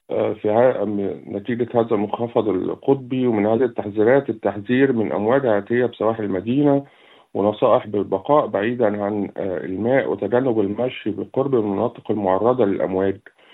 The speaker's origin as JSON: {"language": "Arabic", "country": "Egypt", "said": "أما بالنسبة لنا كمصري إحنا عندنا اختراع كده اسمه شوربة العدس"}